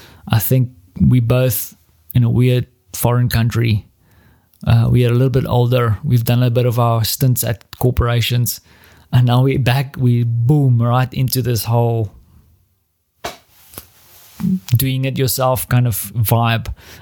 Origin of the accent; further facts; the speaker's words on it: South Africa; now in Central Europe; So I'm in Central Europe. I'm a South African. I speak English.